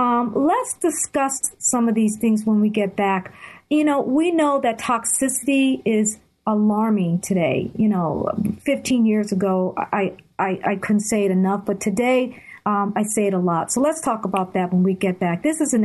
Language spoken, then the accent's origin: English; New Haven, Connecticut, United States; I grew up in New Haven, Connecticut, where I worked at Yale New Haven Hospital in the rare syndrome unit as a young nurse.